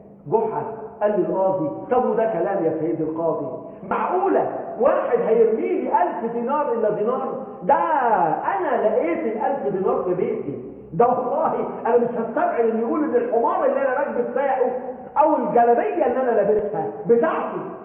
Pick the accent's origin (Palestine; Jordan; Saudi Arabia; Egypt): Egypt; أخلاقنا كمصريين